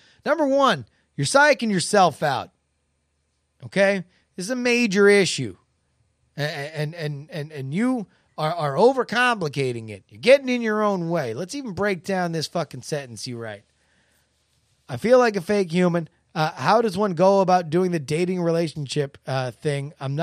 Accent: Florida, United States; this is a natural species where I was born and raised in Florida.

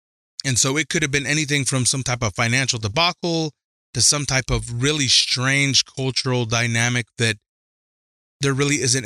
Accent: Reno, Nevada, United States; born or raised there

